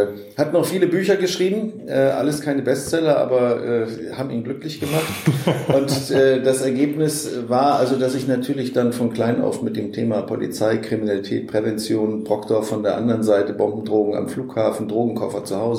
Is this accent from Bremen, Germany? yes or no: yes; Bremen, Germany; also born or lived in Wiesbaden; Jahrgang 1964, geboren in Wiesbaden, aufgewachsen in Bremen, 20 Jahre.